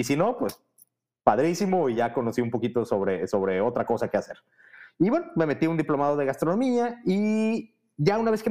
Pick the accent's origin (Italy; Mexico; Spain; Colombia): Mexico; Guadalajara, Jalisco; yo soy originario de Guadalajara